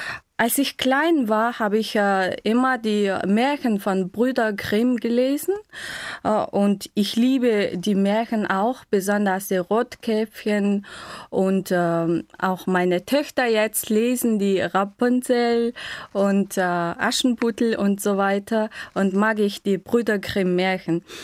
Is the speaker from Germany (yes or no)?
no; Mongolia; German is a second language; ich komme aus der Mongolei und ich bin im Jahr 1983 geboren und ich arbeite in der drittgrößten Stadt von der Mongolei als Deutschlehrerin seit 4 Jahren.